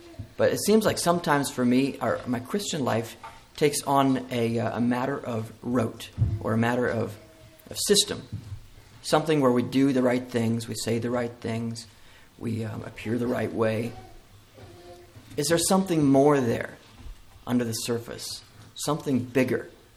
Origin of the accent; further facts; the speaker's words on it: Missouri, United States; I'm from Missouri, father of four and husband of Eunice.